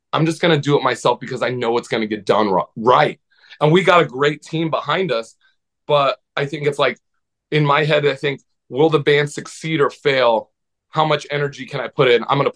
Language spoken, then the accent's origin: English; Nebraska, United States; I was a kid growing up in Nebraska.